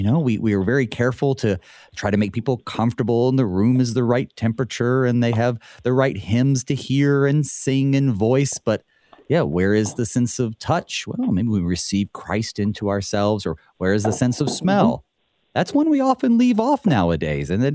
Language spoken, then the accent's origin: English; North Carolina, United States; now in Minnesota, United States; I grew up in Western North Carolina, pretty rural area, and we have tons of agriculture, but I didn't really grow up around the agriculture part. And so when I first moved to Minnesota, I was thrown right in.